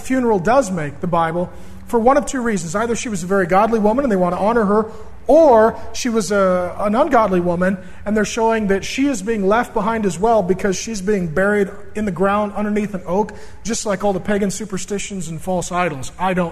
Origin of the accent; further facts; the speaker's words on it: SeaTac, Washington, United States; also born or lived in Grand Forks, North Dakota; So I could do this because I grew up in SeaTac and I was born in Grand Forks, North Dakota.